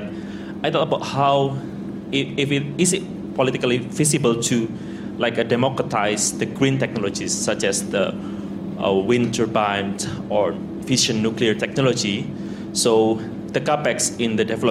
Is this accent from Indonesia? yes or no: yes; Indonesia; I'm from Indonesia.